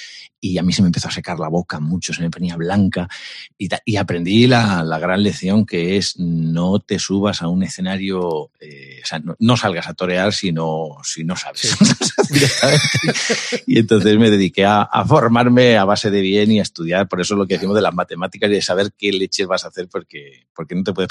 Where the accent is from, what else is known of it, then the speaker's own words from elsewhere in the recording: Spain; Los padres de esto somos nosotros, los españoles.